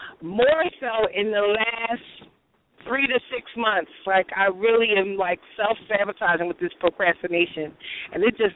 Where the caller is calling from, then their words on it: Secaucus, New Jersey, United States; I'm in Secaucus, and I've been having some signal issues out here today.